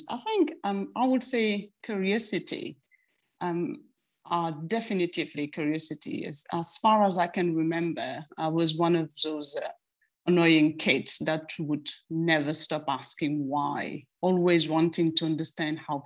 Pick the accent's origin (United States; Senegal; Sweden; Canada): Senegal; now in France; I'm a world citizen. I mean, I was born and raised in Senegal, but quite early I moved to France and discovered Europe, and which make me an Afropean